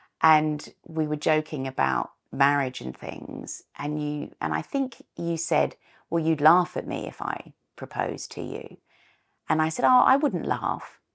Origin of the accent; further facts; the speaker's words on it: Australia; being very Australian, I was very, very chatty and I use my arms a lot when I speak.